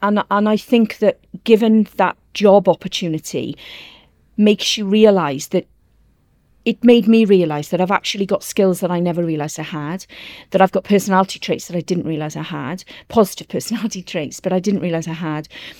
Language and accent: English; Wales, United Kingdom; and I'm Welsh, and there is a Welsh word, hiraeth